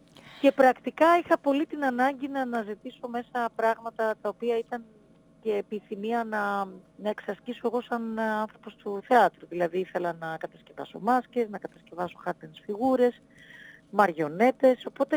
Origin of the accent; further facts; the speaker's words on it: Northern Greece, Greece; εγώ είμαι από τη Βόρεια Ελλάδα και έζησα ένα χρόνο στην Καβάλα